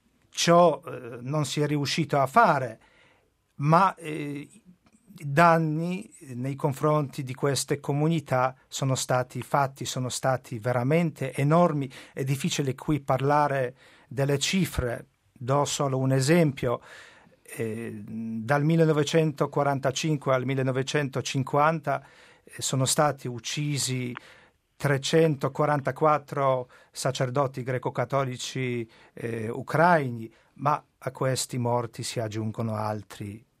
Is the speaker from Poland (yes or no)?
yes; Poland; Italian is a second language; Io sono troppo giovane per ricordare proprio questa persecuzione dura che è stata anche in Polonia, sono polacco.